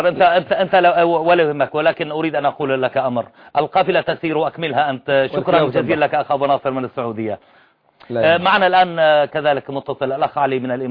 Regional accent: Syria; ونحن كسوريين

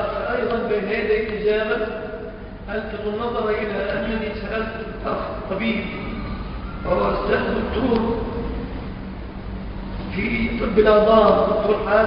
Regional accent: Egypt; بلادنا مصر في نواحينا، ما أدري في بورسعيد

